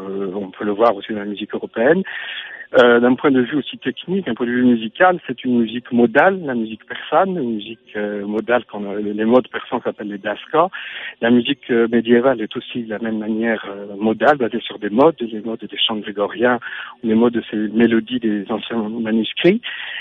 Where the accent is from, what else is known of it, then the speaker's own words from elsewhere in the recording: Toulouse, Occitanie, France; now in Tehran, Iran; Moi, je suis toulousain d'origine, français, mais je vis à Téhéran depuis déjà une vingtaine d'années